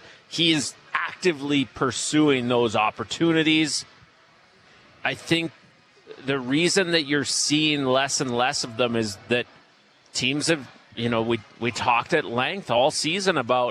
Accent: Cochrane, Alberta, Canada; my hometown of Cochrane

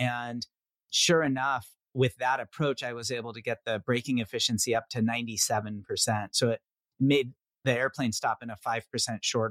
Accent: Reno, Nevada, United States; also born or lived in Washington, D.C.; then went to middle school and high school in Reno, Nevada. That was a culture shock. I was 11 when I moved from Washington, D.C. to Reno.

